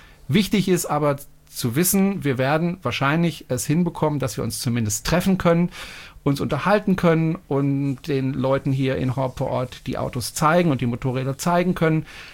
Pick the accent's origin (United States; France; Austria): France; German is a second language; ich bin Franzose